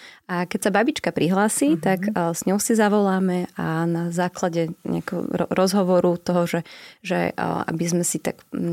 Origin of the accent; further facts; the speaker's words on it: Bratislava, Bratislava Region, Slovakia; ja som vyrastala v 90. rokoch a ako som spomínala, že tiež som z Bratislavy